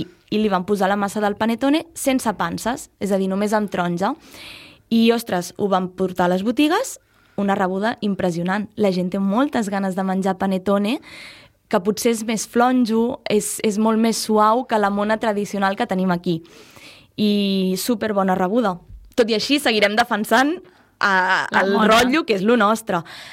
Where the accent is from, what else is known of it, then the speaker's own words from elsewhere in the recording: Bellvei, Catalonia, Spain; la Gemma i jo, totes dues, som de Bellvei